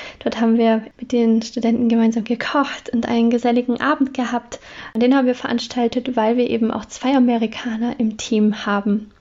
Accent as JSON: {"language": "German", "region": "North Rhine-Westphalia", "country": "Germany", "said": "ich komme aus dem Ruhrgebiet und habe mich nach dem Masterstudium entschlossen"}